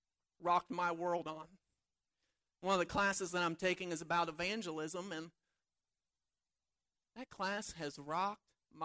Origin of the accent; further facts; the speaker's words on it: Mount Vernon, Ohio, United States; I said, "Well, we're from Mount Vernon."